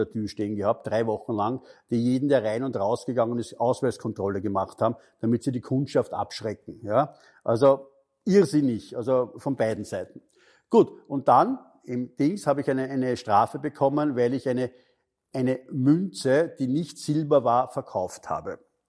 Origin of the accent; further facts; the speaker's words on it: Austria; bei uns in Österreich